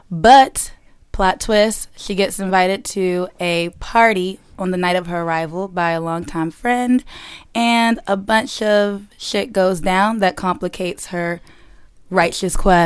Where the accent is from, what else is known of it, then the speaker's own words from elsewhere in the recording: Baltimore, Maryland, United States; now in Brooklyn, United States; I am from Baltimore, living in Brooklyn, going on 5 years now.